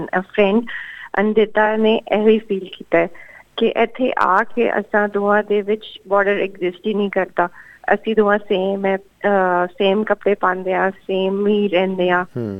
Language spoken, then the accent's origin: Punjabi; Lahore, Punjab, Pakistan; ਮੈਂ ਲਾਹੌਰ ਤੋਂ ਹੈਗੀ ਹਾਂ, ਮੇਰੀ ਸਟੱਡੀਜ਼ ਬੈਚਲਰਸ ਅਤੇ ਮਾਸਟਰਸ ਦੋਵਾਂ ਨੈਸ਼ਨਲ ਕਾਲਜ ਆਫ ਆਰਟਸ ਤੋਂ ਹੈਗੀਆਂ ਨੇ